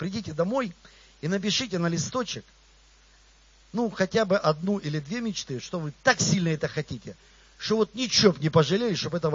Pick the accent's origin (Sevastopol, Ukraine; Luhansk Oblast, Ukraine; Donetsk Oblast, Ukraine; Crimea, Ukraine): Luhansk Oblast, Ukraine; Zorynsk; born there; Мы родились не в США, а в Украине. И кто-то, может быть, не в Киеве, а в Славянске или в Зоринске вообще я родился